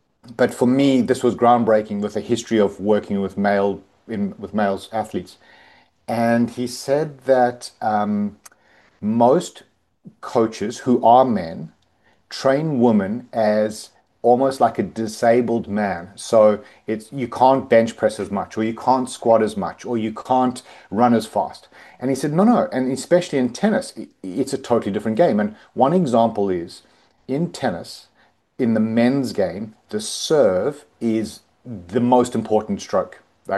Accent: South Africa; moved away as an adult; now in Australia; I'm actually South African. I moved to Australia in my mid-20s. I'm approaching 50 way too quickly.

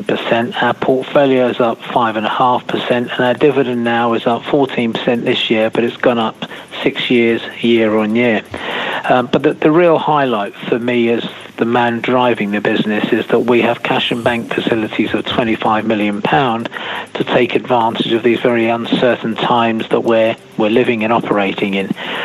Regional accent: Birmingham, West Midlands, United Kingdom; born there; I was born in Birmingham.

